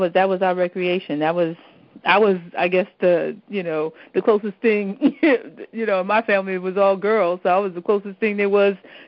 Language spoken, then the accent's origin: English; New York, United States; but I remember when I grew up in New York.